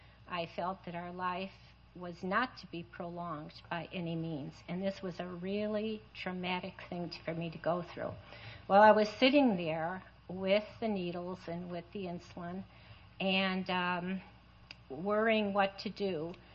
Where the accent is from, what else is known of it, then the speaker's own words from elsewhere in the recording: Chicago, Illinois, United States; because I came from Chicago